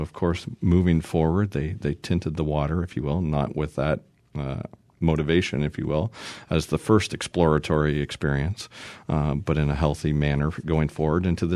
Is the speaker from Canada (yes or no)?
yes; Canada; the quirky little kid from Canada that fell in love with the circus.